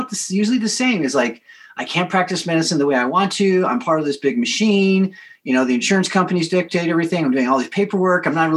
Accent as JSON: {"language": "English", "town": "San Diego", "region": "California", "country": "United States", "tie": "born or raised there", "said": "Well, my background, I grew up in San Diego, oldest of five, big family."}